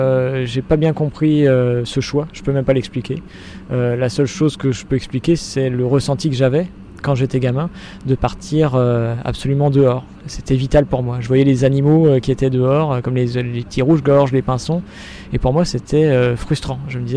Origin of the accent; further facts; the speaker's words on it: Normandy, France; on se dit chez moi en Normandie il neige pas